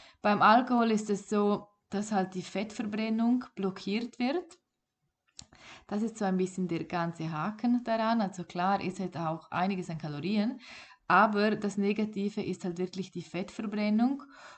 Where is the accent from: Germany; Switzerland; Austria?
Switzerland; bei uns in der Schweiz